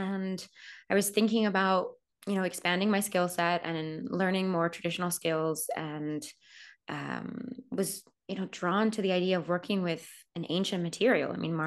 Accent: Rome, Lazio, Italy; I grew up in Rome, as I mentioned. My parents are American, but they changed their lives 35 years ago and moved from New York to Rome. And it's where I was raised.

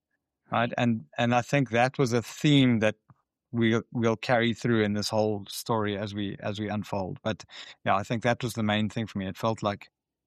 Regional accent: Cape Town, Western Cape, South Africa; So as like I said, I grew up in Cape Town.

